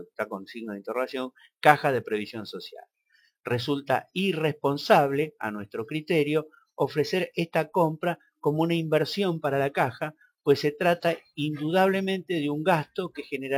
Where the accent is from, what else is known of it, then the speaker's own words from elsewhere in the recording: Mar del Plata, Buenos Aires Province, Argentina; porque integré en algún momento una lista ahí en Mar del Plata, de donde vengo, pero bueno, ahora no tengo la información.